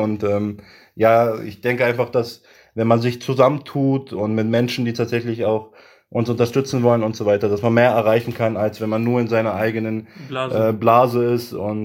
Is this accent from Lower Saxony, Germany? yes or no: yes; Göttingen, Lower Saxony, Germany; ich bin ein Göttinger, ich komme aus Göttingen und das ist meine Heimat so.